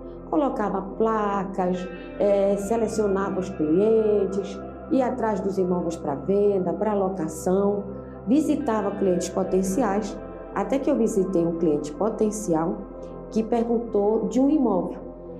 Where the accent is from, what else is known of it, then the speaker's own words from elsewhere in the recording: Santarém, Pará, Brazil; É, a minha luta não foi tão pequena, sou de Santarém